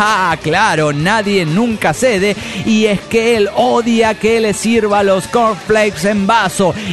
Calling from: Pénjamo, Guanajuato, Mexico; de Pénjamo.

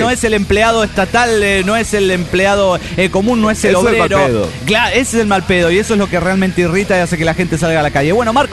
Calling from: Managua, Nicaragua; de Managua, Nicaragua.

